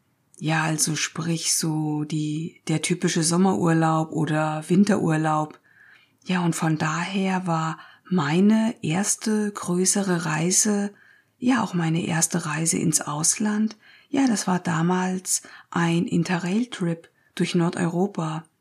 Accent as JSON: {"language": "German", "town": "Marburg", "region": "Hesse", "country": "Germany", "tie": "born or raised there", "said": "denn ich komme aus Marburg an der Lahn. Hier bin ich auch geboren."}